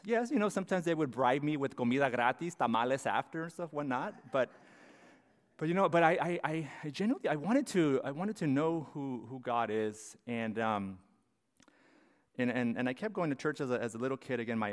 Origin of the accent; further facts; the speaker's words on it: Calexico, California, United States; also born or lived in Brawley, United States; So I was born in Brawley in 1984, but most of my life I lived in Calexico.